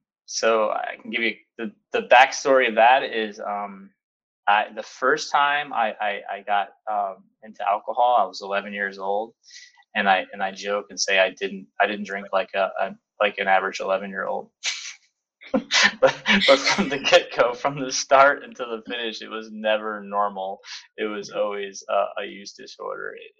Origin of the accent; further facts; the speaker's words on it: Albany, New York, United States; I'm originally from Albany, New York. I come from a large family